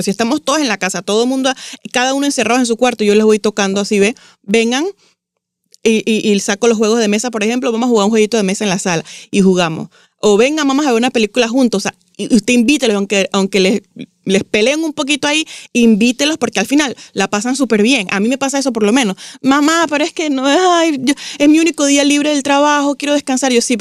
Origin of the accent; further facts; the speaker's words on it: Panama; yo por lo menos que soy de Panamá